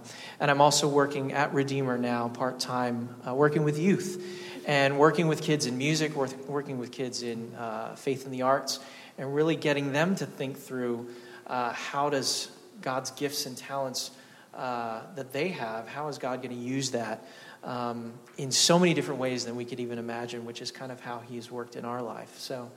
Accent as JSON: {"language": "English", "region": "Kentucky", "country": "United States", "said": "I'm from Kentucky originally. Grew up being very involved in church, being very involved in the arts, in music, acting, things like that."}